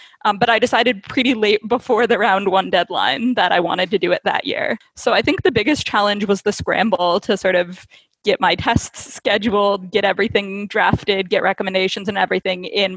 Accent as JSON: {"language": "English", "town": "Portland", "region": "Oregon", "country": "United States", "tie": "born or raised there", "said": "So I grew up in Portland, Oregon, to two parents who had both studied theater in college and had started their careers as actors."}